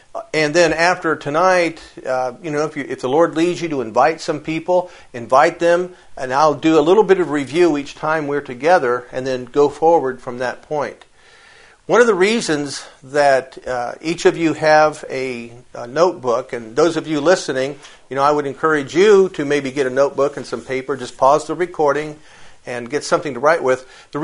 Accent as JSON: {"language": "English", "country": "United States", "said": "You know that I'm from the United States, if my accent didn't give me away."}